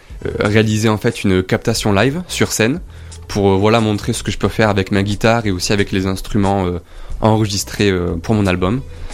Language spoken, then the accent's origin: French; Riance, Provence-Alpes-Côte d'Azur, France; Je viens de Riance, du Var.